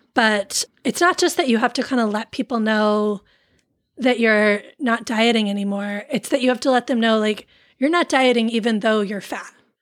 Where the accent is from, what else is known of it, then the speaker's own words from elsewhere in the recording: Connecticut, United States; Like, you know, I'm from Connecticut.